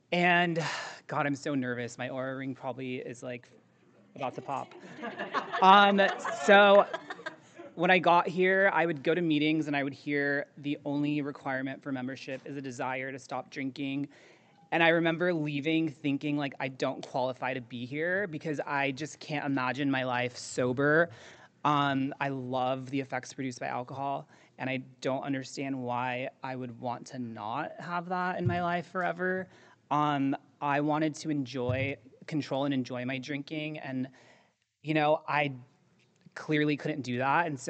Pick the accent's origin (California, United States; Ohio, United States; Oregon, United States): California, United States; San Diego; And yeah, I grew up here in San Diego